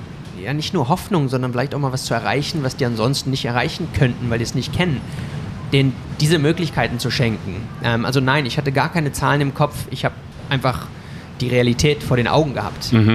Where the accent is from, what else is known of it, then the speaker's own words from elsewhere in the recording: Somerset West, Western Cape, South Africa; Und so sind wir, meine zwei Brüder und ich, in Somerset West geboren und aufgewachsen, haben aber zu Hause immer Deutsch gesprochen.